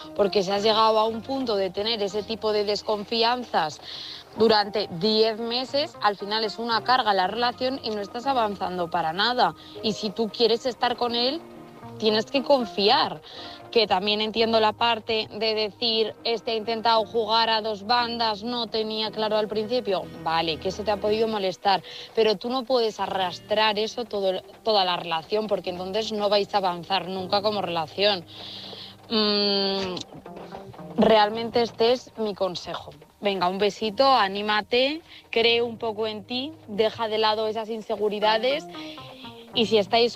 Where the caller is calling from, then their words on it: Burgos, Castile and León, Spain; de Burgos y estoy aquí escuchando tu historia